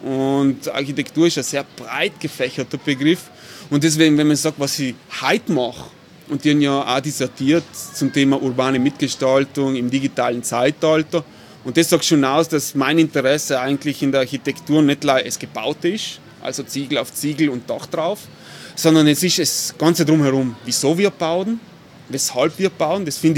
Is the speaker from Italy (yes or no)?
yes; Bolzano, Trentino-Alto Adige, Italy; Ich bin ein gebürtiger Bozner, eigentlich ein Shanghaiolo, wie man so schön sagt, weil ich komme aus der Peripherie von Bozen, Adlerstraße, also da, wo jetzt das Casanova Viertel ist. Bin dann aber in der Stadt zur Mittelschule gegangen